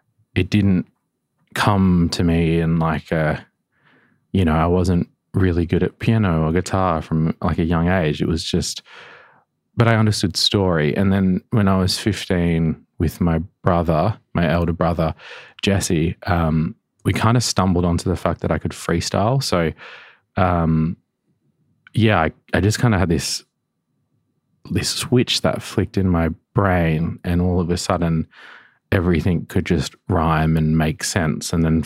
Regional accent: Northern Territory, Australia; growing up in Gopuyak, so in an oral culture, the way that you preserve and share knowledge is language and furthermore song lines.

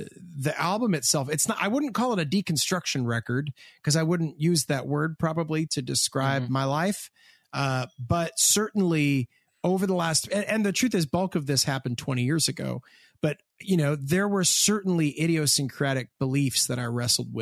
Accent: Hamilton, Ontario, Canada; So I am from Hamilton, Ontario, Canada, which is sort of inseparable from our story because Hamilton is a weird city.

